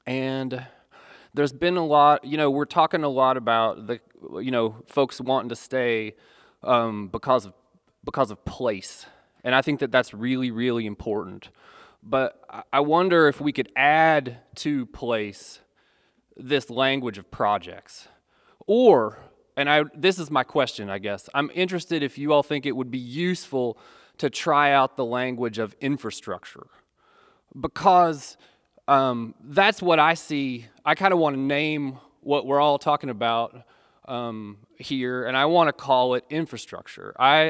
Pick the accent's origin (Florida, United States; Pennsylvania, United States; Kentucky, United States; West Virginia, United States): West Virginia, United States; Buchanan; I grew up in Buchanan, West Virginia, but I live outside the region now.